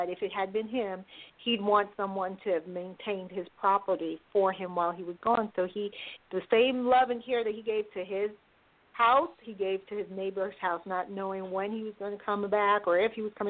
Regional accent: New York, United States; I'm a New Yorker. I've never been to New Orleans

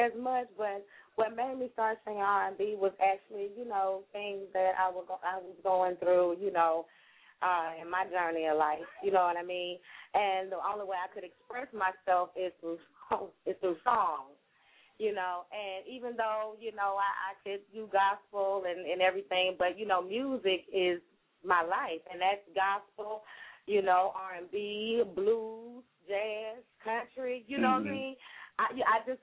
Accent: Birmingham, Alabama, United States; Well, yes, I grew up in Birmingham, Alabama, in Green Acres, this west side.

